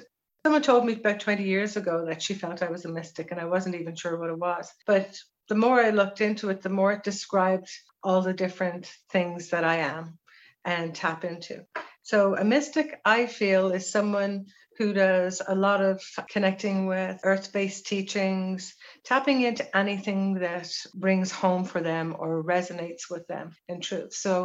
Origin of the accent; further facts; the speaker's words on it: Ireland; because I'm Irish, we grew up in school being trained in, and we didn't even realize, being taught a lot of Celtic mythology and Celtic teachings, along with the Catholic stuff.